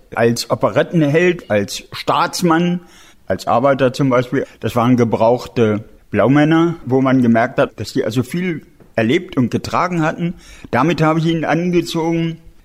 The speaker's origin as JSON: {"language": "German", "town": "Bad Eckenstedt", "region": "Lower Saxony", "country": "Germany", "tie": "born or raised there", "also_born_or_lived": "Hameln", "said": "Ja, ich bin also in Hameln geboren, in Bad Eckenstedt aufgewachsen."}